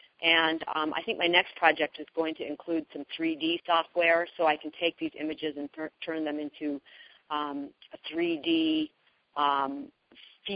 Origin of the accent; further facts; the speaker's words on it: Aspen, Colorado, United States; now in Telluride, United States; I grew up in Aspen, and now I'm living in Telluride, which is an example of two really beautiful places.